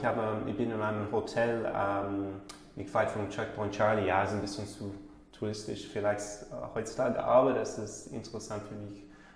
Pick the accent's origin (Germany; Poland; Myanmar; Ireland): Ireland; German is a second language; ich bin in Irland geboren und aufgewachsen.